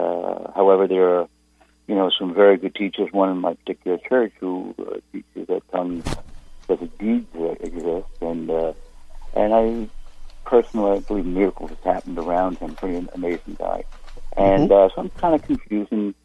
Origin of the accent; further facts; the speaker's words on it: New York, United States; Yeah, I'm from New York. I'm just outside New York City